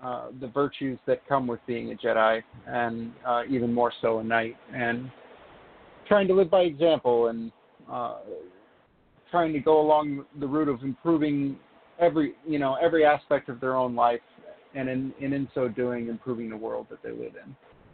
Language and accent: English; Illinois, United States; I'm from Central Illinois. I grew up on a farm. It wasn't an active farm per se, but it was out in the country, and it was quiet and fun, and it was a small town feel